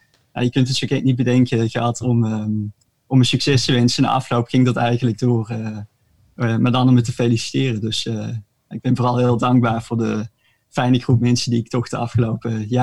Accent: Maastricht, Limburg, Netherlands; born there; geboren in Maastricht. Ik heb daar ook gestudeerd.

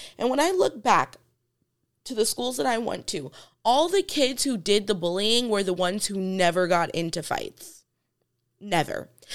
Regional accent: New York, United States; now in California, United States; So this is California. I'm from New York. These are two completely different mindsets.

